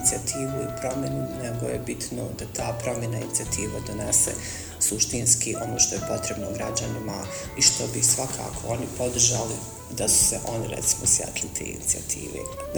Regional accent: Zenica, Federation of Bosnia and Herzegovina, Bosnia & Herzegovina; born there; rođena sam u Zenici, sam završila i srednju školu i fakultet ekonomski

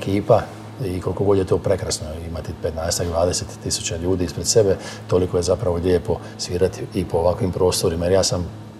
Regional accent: Dalmatia, Croatia; Ja sam Dalmatinac, mi smo svi generalno malo nervozniji tipovi koji ne možemo sjediti baš.

